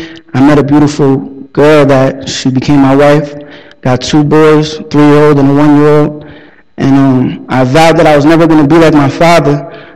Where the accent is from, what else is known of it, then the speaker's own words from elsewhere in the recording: Jersey City, New Jersey, United States; I'm from Jersey City, New Jersey. I grew up in a broken home.